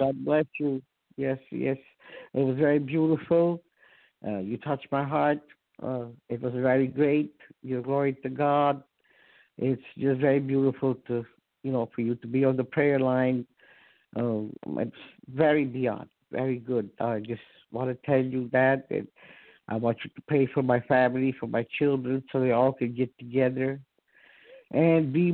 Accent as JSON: {"language": "English", "region": "Florida", "country": "United States", "lives_now": "Oklahoma City, United States", "said": "Oklahoma City, that's where I'm at this time, but I am from Florida."}